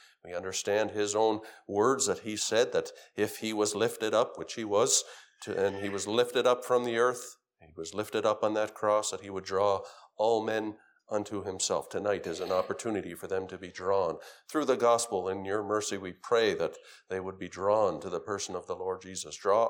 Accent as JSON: {"language": "English", "town": "Charlottetown", "region": "Prince Edward Island", "country": "Canada", "said": "We're from Charlottetown, but we're glad to be here."}